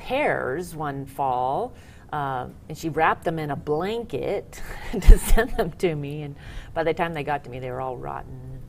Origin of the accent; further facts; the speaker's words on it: Kettle Falls, Washington, United States; Yes, well, I have deep roots in Eastern Washington. Both sides of my family came out on the Oregon Trail, and my dad's family has been in agriculture ever since. My family owned an orchard and fruit stand in Kettle Falls